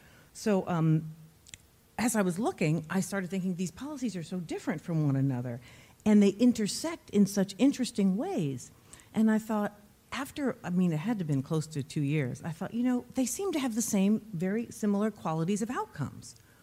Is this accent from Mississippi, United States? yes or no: no; New York City, New York, United States; So I'm from New York City, and I grew up first in Harlem in the 1960s, and then we moved out to Co-op City in the Bronx